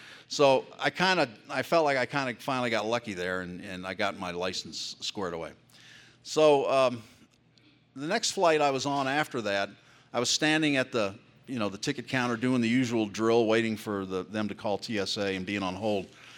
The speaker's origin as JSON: {"language": "English", "region": "England", "country": "United Kingdom", "tie": "born there", "said": "But I was born in England. My mom's English. My father was in the military."}